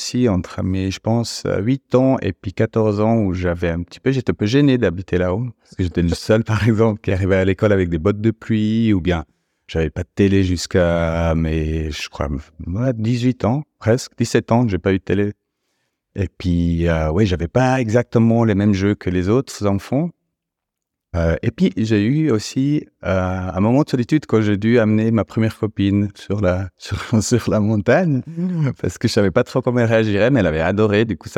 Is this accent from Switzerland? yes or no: yes; Ticino, Switzerland; moi, j'ai grandi au Tessin, dans les Alpes tessinoises, dans cette petite vallée très sauvage, la vallée d'Ansernone.